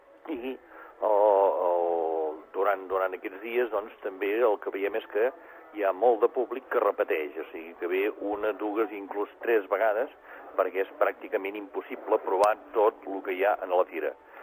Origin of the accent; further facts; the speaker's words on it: Girona, Catalonia, Spain; Bé, nosaltres som gironins.